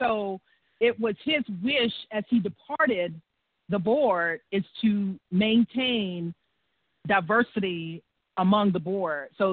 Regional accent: the South, United States; I'm from the South, so we put Miss in front of everybody's first name.

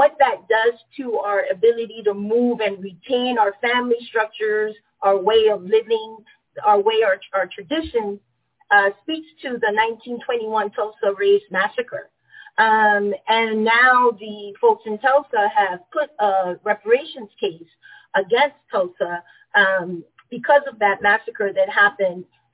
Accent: Panama; now in United States; Matthias mentioned in my introduction that I am born and raised in Panama.

